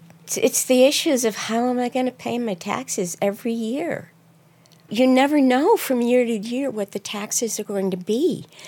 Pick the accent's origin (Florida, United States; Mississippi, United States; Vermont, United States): Vermont, United States; Peacham; where I've lived here 33 years. I grew up in Peacham. I want to stay here. I love where I live.